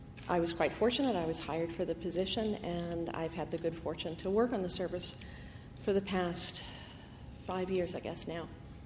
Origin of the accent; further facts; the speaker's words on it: Annapolis, Maryland, United States; I grew up in Maryland. I grew up in Annapolis.